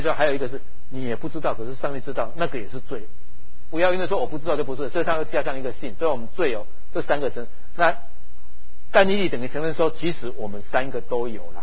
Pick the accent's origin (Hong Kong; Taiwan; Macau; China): Taiwan; 一般我们台湾人、东方人比较在意是现